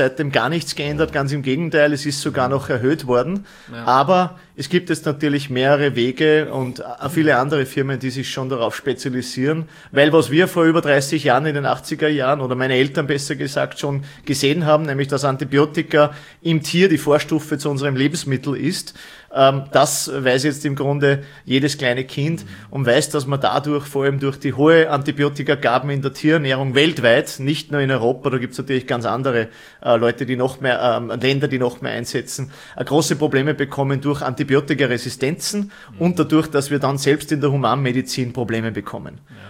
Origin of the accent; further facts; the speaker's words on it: Bad Schallerbach, Upper Austria, Austria; ich komme aus Österreich, also als Oberösterreich, genauer genommen Bad Schallerbach. Weltbekannt in Österreich. Das ist 2 Stunden westlich.